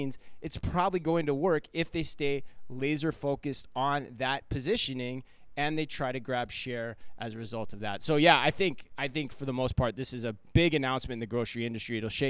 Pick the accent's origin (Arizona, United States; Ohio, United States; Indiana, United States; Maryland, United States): Arizona, United States; Phoenix; Aldi was not big for me growing up in Phoenix. Now that was 20 plus years ago.